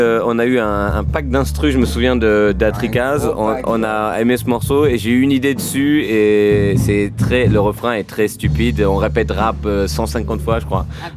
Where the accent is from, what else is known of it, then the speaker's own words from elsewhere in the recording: Tours, Centre-Val de Loire, France; Moi, je viens de Tours.